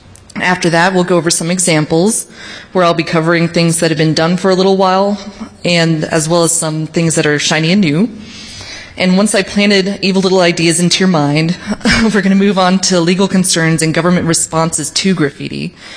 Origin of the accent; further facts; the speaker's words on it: United States; I can't pronounce it. I'm from America. We don't care about anything outside of America, really.